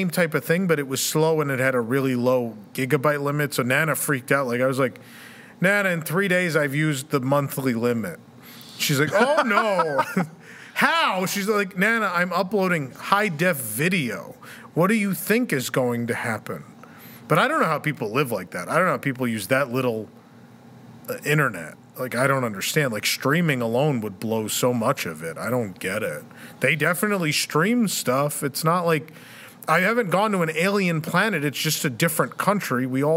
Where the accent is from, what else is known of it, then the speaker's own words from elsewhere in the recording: Bronx, New York, United States; But otherwise, like, I grew up in the Bronx. Our house wasn't huge.